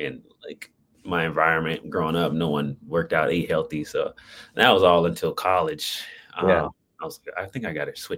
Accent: Phoenix, Arizona, United States; I'm from Phoenix, Arizona.

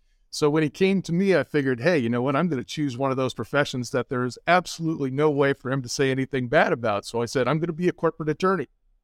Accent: China Lake, California, United States; I was born in Northern California, but raised in Southern California out in the desert near a naval weapons test station.

